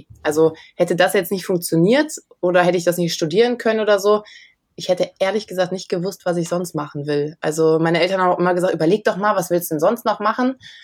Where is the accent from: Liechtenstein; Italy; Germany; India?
Germany; Bergisch Gladbach, North Rhine-Westphalia; ich komme aus Bergisch Gladbach